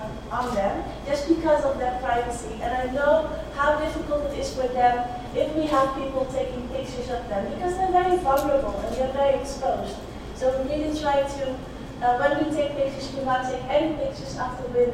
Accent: Netherlands; accent: Dutch; English is a second language; it's such a blessing to be with you here today. I am Dutch, and I hope you will excuse my Dutch accent.

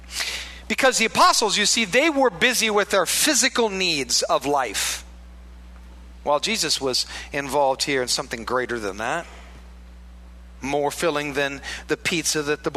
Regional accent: Iowa, United States; I come from a holiness background, which is like, you know, like deep Baptist. I'm from Iowa.

